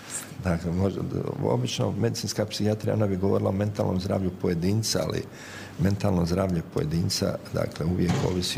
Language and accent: Croatian; Croatia; kod nas u Hrvatskoj